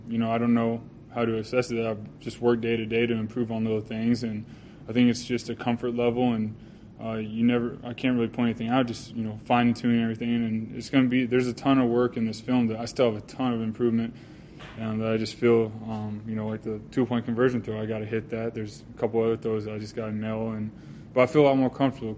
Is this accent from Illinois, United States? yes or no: no; Austin, Texas, United States; born there; I was born in Austin, Texas, and I had some family in the stands